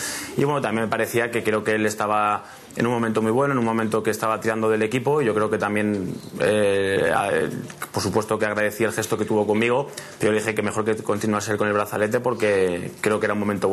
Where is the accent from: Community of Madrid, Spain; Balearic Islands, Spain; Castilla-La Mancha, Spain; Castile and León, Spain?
Community of Madrid, Spain; Madrid; soy madrileño